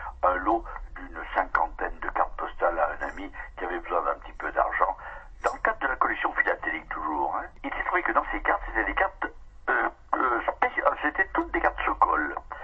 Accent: France; je suis français

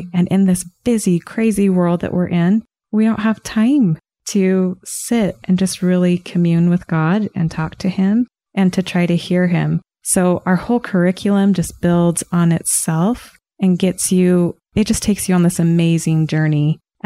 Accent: Ogden, Utah, United States; born there; now in Hooper, United States; So I was born in Ogden. I now live in Hooper.

